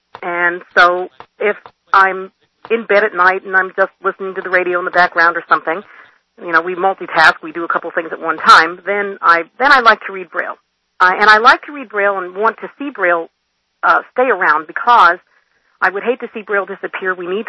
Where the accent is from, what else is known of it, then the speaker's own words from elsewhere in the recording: Pennsylvania, United States; I grew up in Pennsylvania, in eastern Pennsylvania.